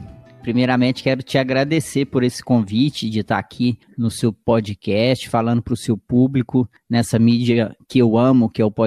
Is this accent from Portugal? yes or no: no; Minas Gerais, Brazil; now in São Paulo, Brazil; Eu sou mineiro, fiz faculdade na Federal de Minas, na UFMG, e depois fiz residência lá em Belo Horizonte, no Hospital das Clínicas da UFMG, vim para São Paulo em 2011